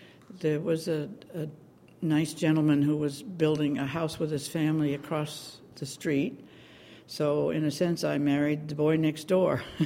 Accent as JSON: {"language": "English", "town": "Winchester", "region": "Massachusetts", "country": "United States", "tie": "born or raised there", "said": "Well, I was raised in Winchester, Mass."}